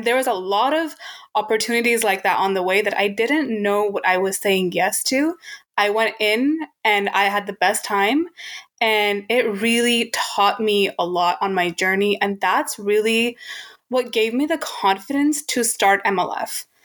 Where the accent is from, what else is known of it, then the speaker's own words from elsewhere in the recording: United States; now in Canada; When I, and also I'm from America, and I didn't know what the nonprofit scene was like in Canada.